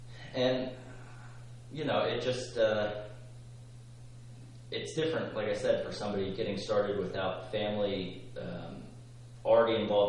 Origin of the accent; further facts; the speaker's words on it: Asbury, New Jersey, United States; I grew up in Asbury, New Jersey, which is, north of here a little ways.